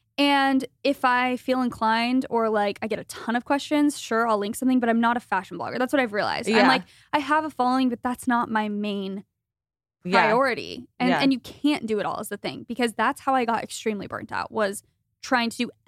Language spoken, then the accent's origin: English; Phoenix, Arizona, United States; moved away as an adult; Yeah. Originally from Phoenix.